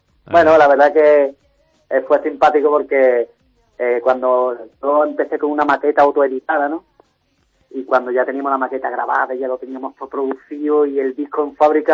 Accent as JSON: {"language": "Spanish", "town": "Málaga", "region": "Andalusia", "country": "Spain", "said": "Hombre, yo es que, bueno, mi tierra es mi tierra, ¿no?"}